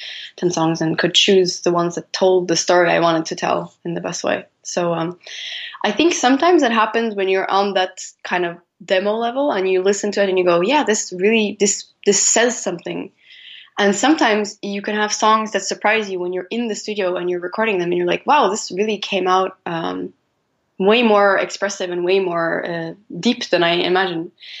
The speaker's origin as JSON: {"language": "English", "region": "Oslo", "country": "Norway", "tie": "born or raised there", "said": "I had this song that I had made like as a pure inspiration from Norway, from Oslo, my hometown."}